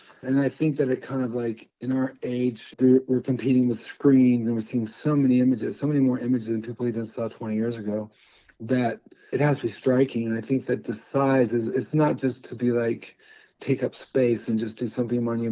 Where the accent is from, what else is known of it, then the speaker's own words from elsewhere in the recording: Connecticut, United States; as I grew up in Connecticut. So I'm looking forward to coming back.